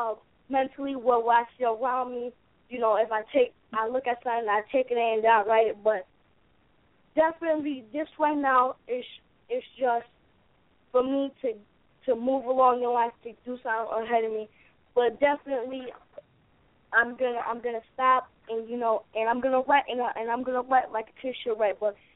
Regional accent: Schenectady, New York, United States; I'm from Schenectady, New York.

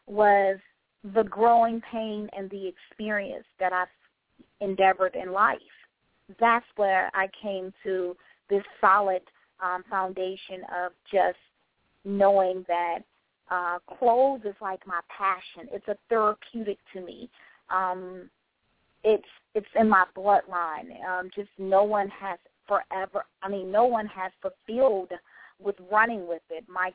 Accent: Louise, Mississippi, United States; also born or lived in Belzoni; Growing up in a rural area of Louise, Mississippi, a lot of your audience probably don't know, but I was born in Belzona, Mississippi, which is the Catholic capital of America.

